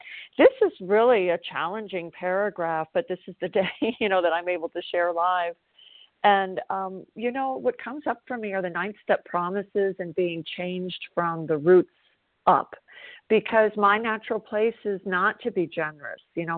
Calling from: South Carolina, United States; I'm a recovered compulsive overeater. I'm calling from South Carolina

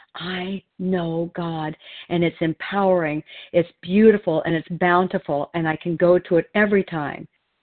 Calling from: Oregon, United States; I'm a recovered compulsive overeater, and I'm calling from Oregon this morning.

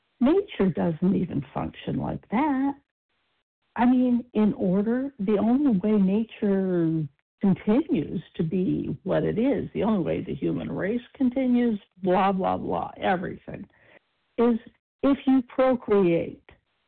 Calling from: Oregon, United States; Hi, good morning. … from Oregon.

